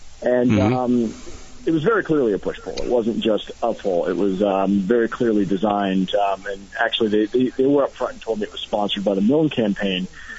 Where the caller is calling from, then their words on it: Waterbury, Vermont, United States; I live in Waterbury, Dave.